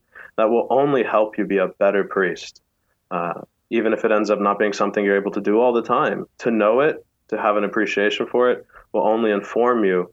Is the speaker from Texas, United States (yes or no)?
yes; San Antonio, Texas, United States; I'm from Texas, grew up there, San Antonio.